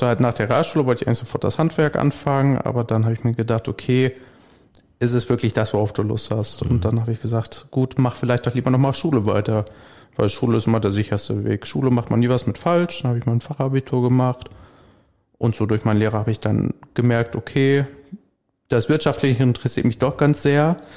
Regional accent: Brilon, North Rhine-Westphalia, Germany; Nee, ich komme tatsächlich aus Brilon, deswegen das sind so 25 Kilometer.

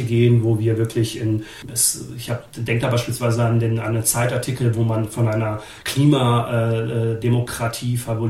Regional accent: Germany; Ich persönlich liebe mein Land, ich liebe Deutschland sehr. Das ist meine Heimat und das ist meine erste Heimat.

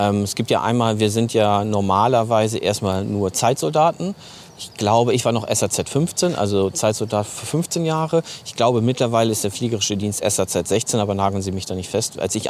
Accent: Hamburg, Germany; Ich bin jetzt gerade 50 Jahre alt geworden dieses Jahr. Bin gebürtiger Hamburger.

